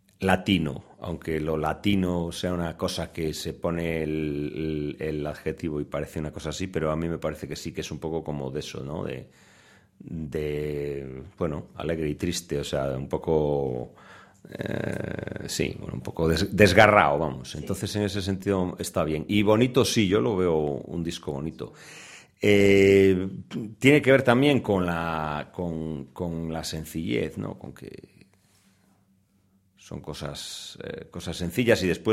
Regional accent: Tui, Galicia, Spain; Mi pueblo es Tui, sí.

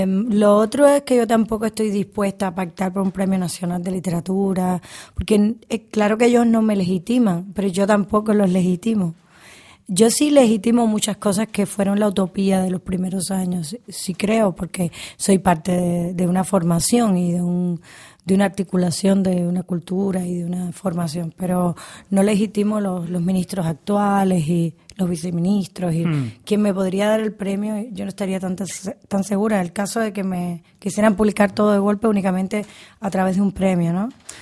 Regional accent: Cuba; yo tengo la ilusión de que yo sea mi isla, ¿no? Yo soy un pedazo de Cuba también

